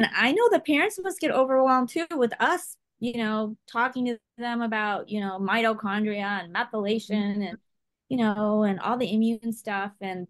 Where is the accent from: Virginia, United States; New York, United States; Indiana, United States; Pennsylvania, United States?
Indiana, United States; I know, people look at me and they're like, where are you from? I say Indiana. Yeah, that's where I'm from.